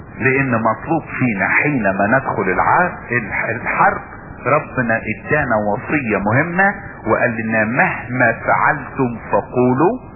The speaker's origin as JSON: {"language": "Arabic", "country": "Egypt", "said": "وعندنا في مصر"}